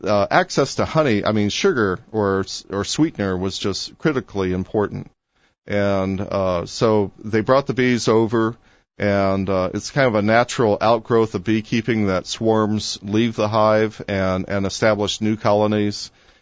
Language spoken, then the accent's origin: English; Missouri, United States; I'm originally from Central Missouri, and I went to the University of Missouri there and studied agriculture.